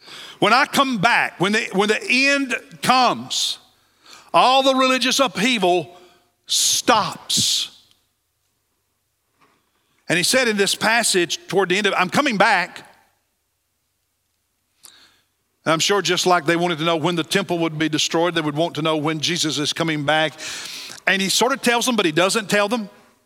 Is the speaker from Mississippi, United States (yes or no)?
no; Kentucky, United States; Just this week, earlier this week in my home state of Kentucky, Indiana, Ohio, there were multiple tornadoes